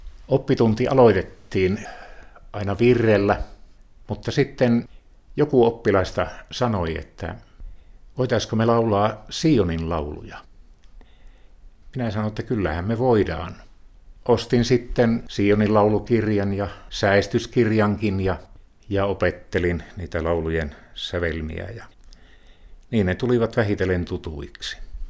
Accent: North Karelia, Finland; now in Pudasjärvi, Finland; Olen lähtöisin Pohjois-Karjalasta.

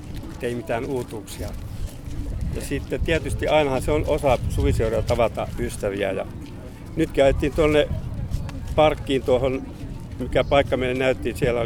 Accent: Helsinki, Uusimaa, Finland; me ollaan Helsingistä

